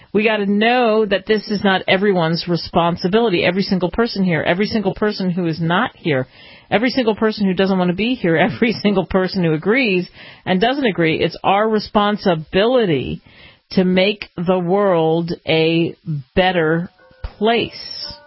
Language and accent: English; United States; as an American, I'm very happy and proud that they won